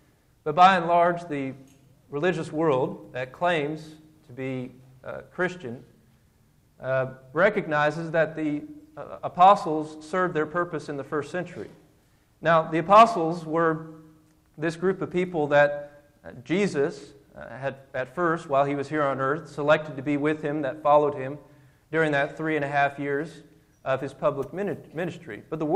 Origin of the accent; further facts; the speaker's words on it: Indiana, United States; I'm from Indiana, and we have a great basketball team up there sometimes.